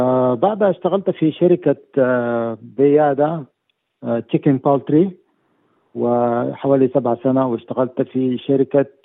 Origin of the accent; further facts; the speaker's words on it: Sudan; moved away as an adult; now in Australia; من السودان. زوجتي سافرت قبلي، وأنا من السودان تحركت للقاهرة، ومن القاهرة لأستراليا. هذا كان عام 2002.